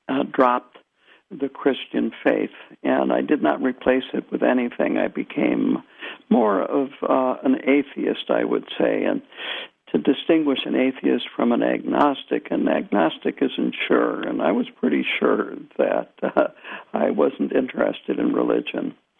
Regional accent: Madison, Wisconsin, United States; born there; I am of Norwegian descent. I was born in Madison, and I was brought up Lutheran, of course. And in fact, my parents met in St. Olaf.

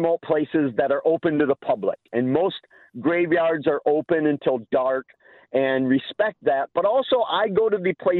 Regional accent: Eau Claire, Wisconsin, United States; One place I haven't been for about 5 or 6 years is outside of my hometown of Eau Claire

